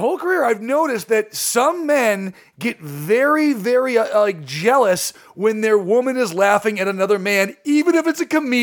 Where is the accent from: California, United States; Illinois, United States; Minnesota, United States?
California, United States; I'm like, yeah, I'm from Orange County, and I've been doing it 8 years.